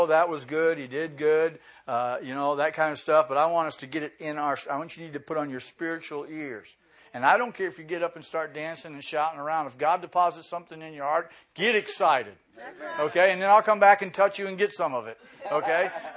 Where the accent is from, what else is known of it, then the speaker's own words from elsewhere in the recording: Boynton Beach, Florida, United States; This is my hometown, born and raised. I still live on the same street. I'm excited about Boynton Beach.